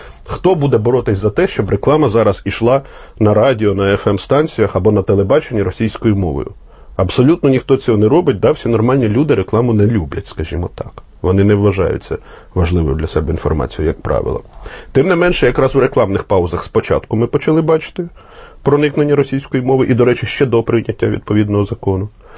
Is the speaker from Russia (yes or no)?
yes; Russia; first language Russian; Ukrainian is a second language; now in Ukraine; у мене рідна мова російська, понад те, я ріс в Росії, ще в радянські часи, це моя перша мова, яку я опанував.